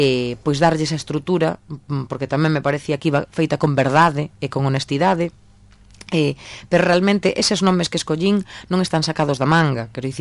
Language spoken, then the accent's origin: Galician; A Coruña, Galicia, Spain; porque eu son moi coruñesa